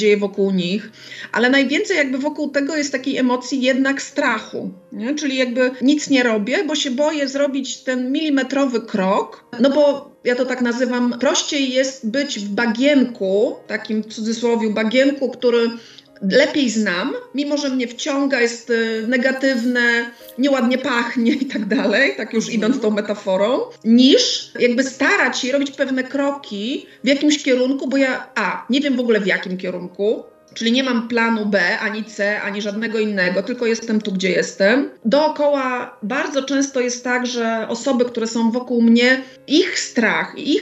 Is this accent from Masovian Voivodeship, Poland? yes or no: yes; Warsaw, Masovian Voivodeship, Poland; teraz jestem w Sopocie, a jestem z Warszawy